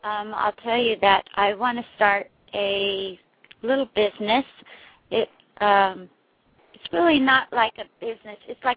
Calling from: Orlando, Florida, United States; I'm in Orlando.

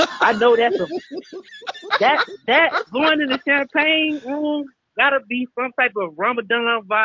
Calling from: San Diego, California, United States; Yo, this is … San Diego.

